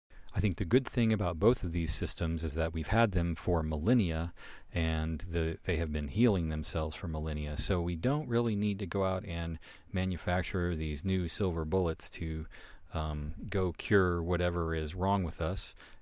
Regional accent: New Hampshire, United States; So, let's say, you know, I'm from New Hampshire. I got my original first marijuana certification in New Hampshire

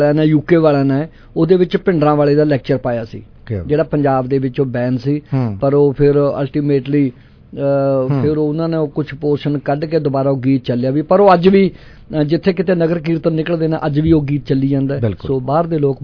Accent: Niholka, Punjab, India; ਸਾਡਾ ਪਿੰਡ ਕੱਟ ਕੇ ਮੋਹਾਲੀ ਜ਼ਿਲ੍ਹੇ ਦੇ ਵਿੱਚ ਆ ਗਏ ਨੇ, ਬਿਲਕੁਲ ਕੁਰਾਲੀ ਦੇ ਚੜ੍ਹਦੀ ਵਾਲੇ ਪਾਸੇ ਸਾਡਾ ਪਿੰਡ ਹੈ, ਉਹਦਾ ਨਾਂ ਹੈ ਨਿਹੋਲਕਾ। ਸੋ ਮੇਰਾ ਜਿਹੜਾ ਬਚਪਨਾ ਹੈ

